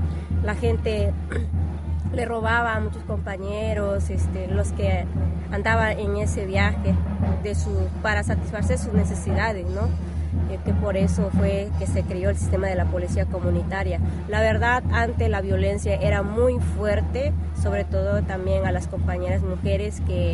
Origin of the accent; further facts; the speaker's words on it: Colombia; Soy originaria de Colombia.